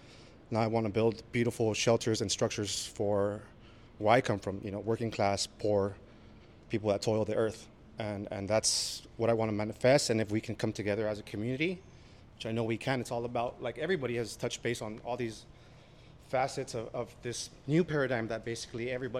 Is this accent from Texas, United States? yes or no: no; Los Angeles, California, United States; I'm from El Sereno, I'm from South LA, I'm from this fucking area, and I'm not leaving.